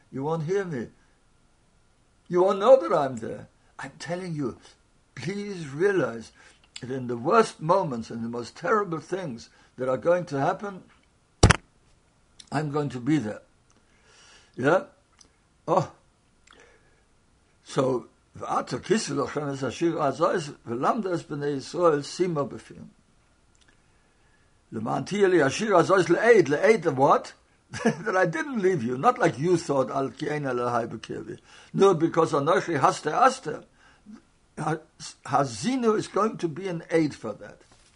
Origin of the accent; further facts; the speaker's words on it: Frankfurt, Hesse, Germany; you know, I come from Frankfurt. I'm not much of a chosid in upbringing or in the yeshivas in which I learned and so on.